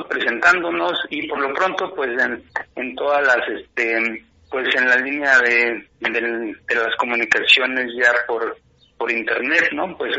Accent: Mexico City, Mexico; originalmente soy de la Ciudad de México, pero aquí ya voy para 20 años, entonces ya me considero choyero.

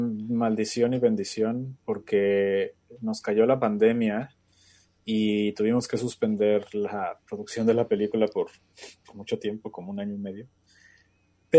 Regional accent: Guadalajara, Jalisco, Mexico; yo soy tapatío, nací en Guadalajara y viví ahí toda mi vida

